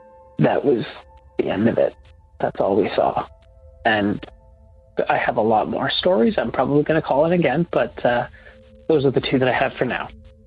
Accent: Ontario, Canada; I am from Ontario, Canada.

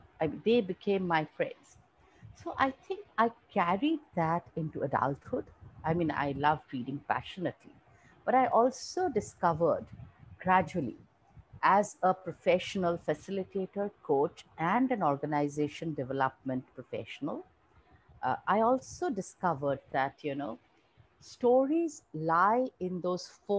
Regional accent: Kolkata, West Bengal, India; first language English; also born or lived in Mumbai; being an Indian and being born in India. So I grew up in Calcutta, like I told you, and I shifted to Mumbai during my college years. The funny part is I grew up in post-independence India in the 70s and 80s. But I went to a school that was very, very British. So I learned English as my first language

